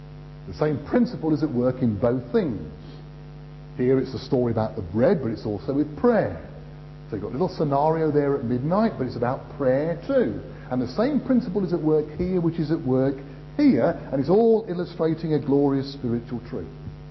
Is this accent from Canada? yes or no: no; United Kingdom; not wanting to cause too much of a disturbance, because we're British, you know.